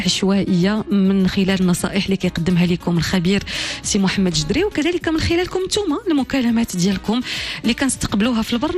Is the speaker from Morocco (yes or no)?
yes; Morocco; احنا كمغاربة كنرميو أزيد من 4 مليون طن من الطعام في النفايات بلا ما نستفدوا منها